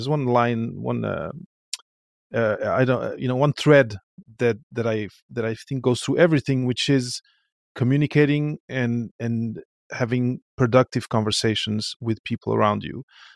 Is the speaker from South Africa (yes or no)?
no; Portugal; I come from Portugal.